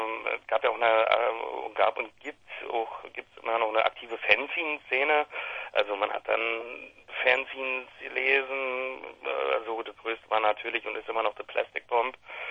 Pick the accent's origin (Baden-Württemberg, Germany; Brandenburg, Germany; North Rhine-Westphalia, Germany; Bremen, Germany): Brandenburg, Germany; Frankfurt; now in Berlin, Germany; Wir kommen aus Frankfurt-Oder. Die anderen beiden wohnen noch da. Ich wohne mittlerweile in Berlin. Aber Proben tun wir immer noch in Frankfurt und ja, wir sind eine Frankfurter Band.